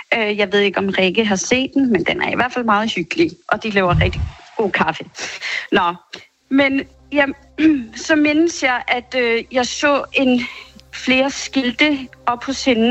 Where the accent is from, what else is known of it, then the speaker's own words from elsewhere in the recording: Reykjavik, Capital Region, Iceland; now in Denmark; jeg er født og opvokset i Reykjavik. Men har familie sådan halvanden time væk fra Vik.